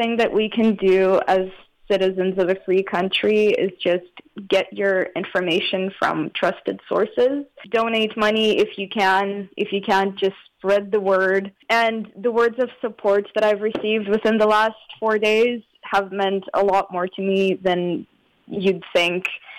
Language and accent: English; Kyiv Oblast, Ukraine; moved away; We're actually from Kyiv. That's where I was born and I was raised 20 minutes away from Kyiv. So I'm kind of used to the bigger city scene there.